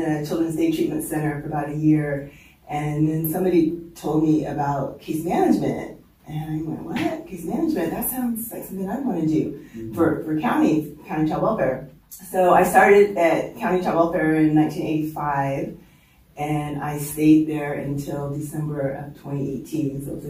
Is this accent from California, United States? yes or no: yes; Monterey, California, United States; now in San Jose, United States; So yes, I am a native Californian and I'm very proud of that because there's not very many of us left. I was born in Monterey and I pretty much grew up on the Monterey Peninsula, Cedar Grove, until I left in 1980 for school.